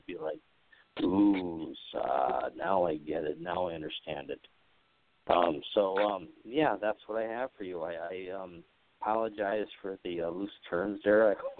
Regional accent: Wisconsin, United States; accent: Wisconsin; Pardon my Wisconsin accent here.

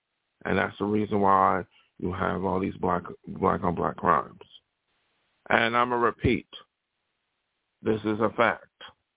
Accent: Buffalo, New York, United States; moved away; First of all, I look at my hometown, Buffalo, New York, and they still have segregation in their towns. And I, you know, wasn't there long.

